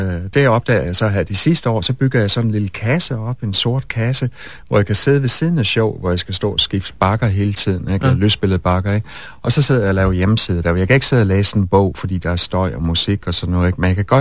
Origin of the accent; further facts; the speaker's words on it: West Jutland, Denmark; accent: West Jutlandic; jeg talte vestjysk sammen med alle kammeraterne.